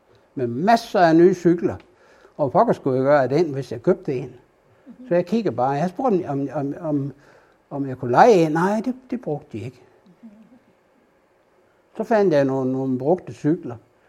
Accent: Åbybro, North Denmark Region, Denmark; Når jeg besøger en kirkegård op i Åbybro, hvor jeg kommer fra

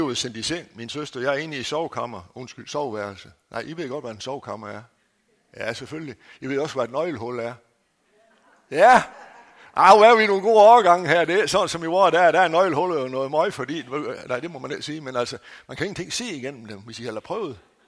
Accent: North Denmark Region, Denmark; Jeg var 12 år gammel, og på det der lille husmandssted, som jeg er født og opvokset i Sydthy, det eneste rigtige sted i verden at lade sig føde

